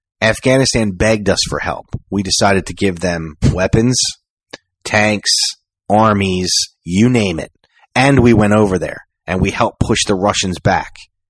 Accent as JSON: {"language": "English", "country": "United States", "tie": "born there", "said": "I come from a family who is literally from Italy. Okay. I'm American born. You know, I'm one of the few generations that were born here"}